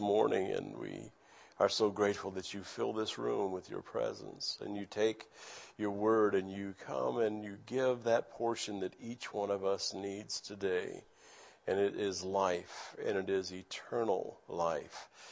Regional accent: Michigan, United States; also born or lived in Georgia; Well, you would think somebody that was reared in Michigan. I was born in Georgia, But I was moved up there before I had the right to say so, and my dad worked in the automotive industry up there for a number of years

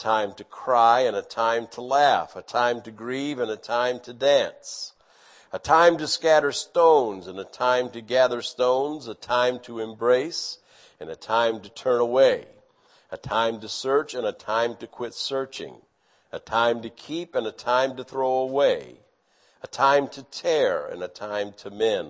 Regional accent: Michigan, United States; also born or lived in Georgia; Well, you would think somebody that was reared in Michigan. I was born in Georgia, But I was moved up there before I had the right to say so, and my dad worked in the automotive industry up there for a number of years

